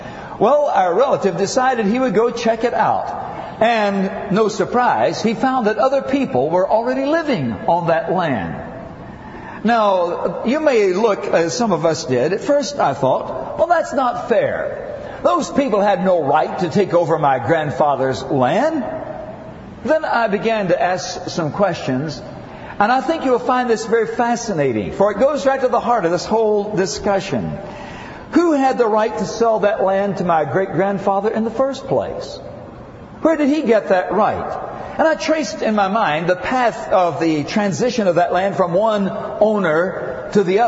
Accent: Alabama, United States; back in my home state of Alabama, my great-grandfather was a Union soldier.

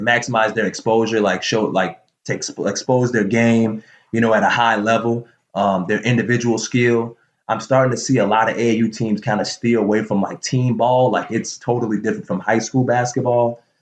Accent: Chicago, Illinois, United States; I pretty much knew all the kids because I grew up in Rogers Park, you know, so that Loyola University is right in Rogers Park.

